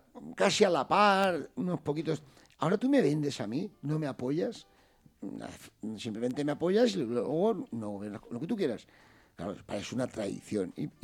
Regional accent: Chirivella, Valencian Community, Spain; yo este fin de semana he vivido en Chirivella, son las fiestas de mi pueblo, yo soy clavario de la Virgen de la Salud.

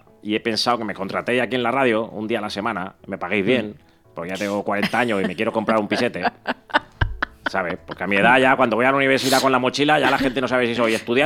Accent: Spain; yo porque soy español, dije, pues filología hispánica.

